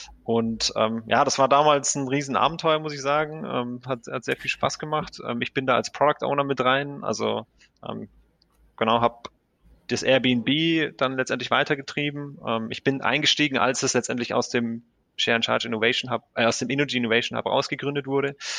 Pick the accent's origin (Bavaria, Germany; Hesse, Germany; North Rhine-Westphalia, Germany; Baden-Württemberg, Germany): Bavaria, Germany; Ingolstadt; wie wir gerade schon gesagt haben. Ich komme aus Ingolstadt und bin da groß geworden